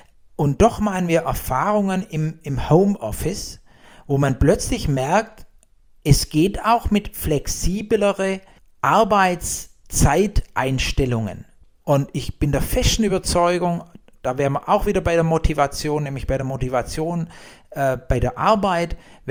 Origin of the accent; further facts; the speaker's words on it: Baden-Württemberg, Germany; accent: Swabian; als Schwabe ist es sehr gut.